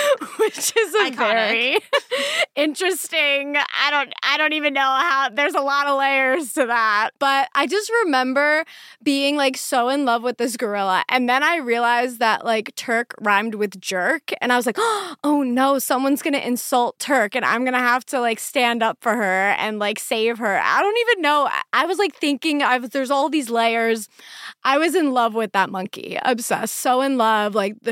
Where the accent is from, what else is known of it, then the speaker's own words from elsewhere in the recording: Pennsylvania, United States; because growing up in Pennsylvania, that was the first time in my life that I, like, that my brain had processed, like, two boys being in a relationship